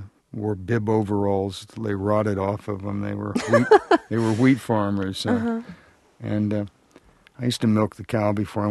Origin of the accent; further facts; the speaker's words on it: San Diego, California, United States; moved away as an adult; So when I was 18 years old, I moved from I moved from San Diego to Los Angeles